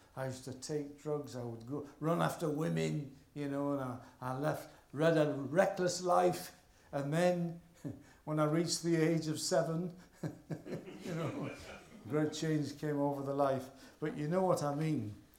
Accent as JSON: {"language": "English", "town": "Hartlepool", "region": "North East England", "country": "United Kingdom", "tie": "born or raised there", "said": "But I was brought up in Hartlepool in a simple Baptist church"}